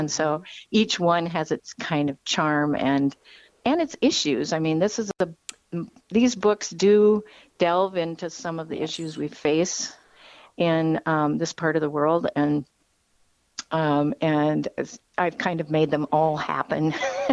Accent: Fergus Falls, Minnesota, United States; I also feel pretty at home in Western Minnesota because I grew up in Fergus Falls. So not far from Fargo.

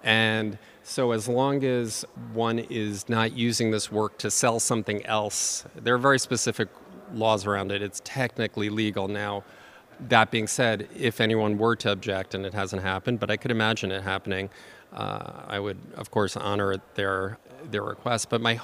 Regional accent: New York, United States; But then I remember I grew up in Long Island, and we would come into the city. So Long Island is a half hour out of the city.

